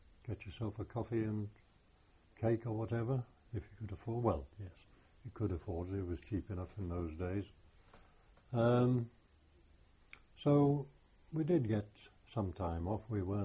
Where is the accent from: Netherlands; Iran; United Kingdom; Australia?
United Kingdom; generally we got on very well with the locals. Being British, of course.